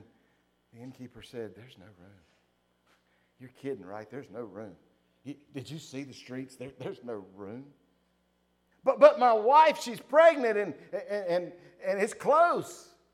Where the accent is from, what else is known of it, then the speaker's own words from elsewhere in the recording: North Carolina, United States; And I was raised in Bertie County. Bertie County, when I was there, was probably 75-80% African American, and the rest were white or Hispanic, but predominantly.